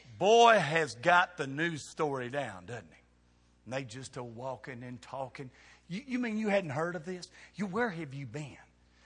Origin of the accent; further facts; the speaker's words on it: Bowling Green, Kentucky, United States; We said, we're from Bowling Green, Kentucky.